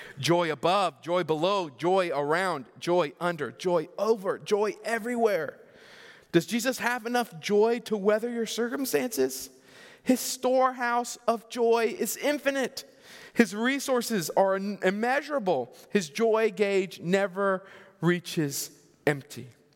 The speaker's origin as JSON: {"language": "English", "region": "Florida", "country": "United States", "tie": "born or raised there", "said": "I grew up in Florida, and one of my favorite places to go in Florida, and I go every time I go back home to visit family"}